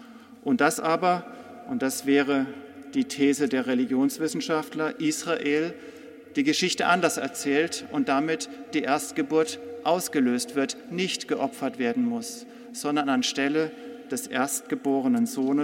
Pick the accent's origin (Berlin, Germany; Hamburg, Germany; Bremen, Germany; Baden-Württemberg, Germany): Baden-Württemberg, Germany; Freiburg; Ich komme aus Freiburg